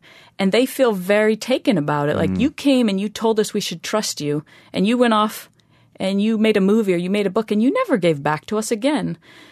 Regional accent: United States; You know, as an American who grew up with parents who supported it and brothers who supported it and club system and coaches all around

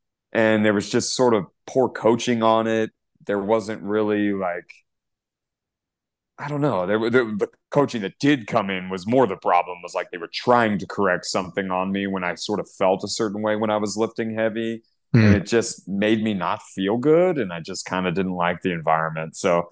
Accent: Virginia, United States; And we grew up on property in Virginia

